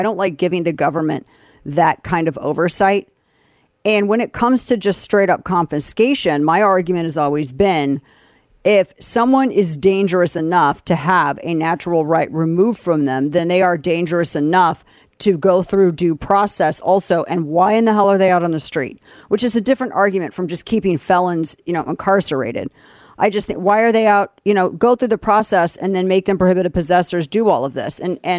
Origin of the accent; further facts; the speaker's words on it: St. Louis, Missouri, United States; now in Dallas, United States; In my hometown of St. Louis, we've been in Dallas for about 14 years now, but I lived in downtown St. Louis.